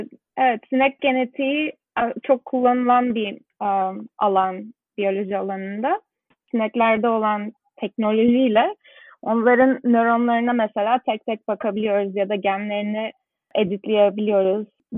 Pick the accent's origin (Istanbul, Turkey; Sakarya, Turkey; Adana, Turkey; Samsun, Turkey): Istanbul, Turkey; moved away as an adult; also born or lived in Vienna; İstanbul'da doğdum. Çocukluğum ve ergenlik dönemim İstanbul'da geçti. Ondan sonra liseye, Avusturya Lisesi'ne gittim. Sonra da senin de bahsettiğin gibi üniversite için Viyana'ya taşındım. 6 sene kadar Viyana'da yaşadım.